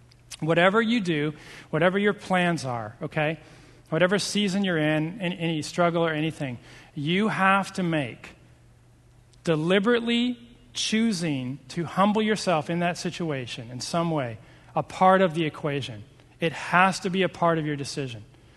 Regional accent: Seattle, Washington, United States; When I grew up in Seattle, and one day, I think I was a senior in high school

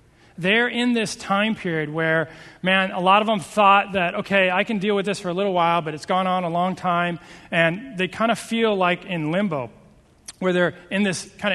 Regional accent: Seattle, Washington, United States; When I grew up in Seattle, and one day, I think I was a senior in high school

